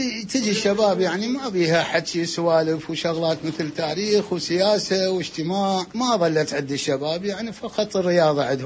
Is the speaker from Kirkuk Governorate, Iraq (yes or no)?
yes; Kirkuk, Kirkuk Governorate, Iraq; فهسه بقت يعني الأكثر الكازينوات اللي تشتهر يعني عندنا بكركوك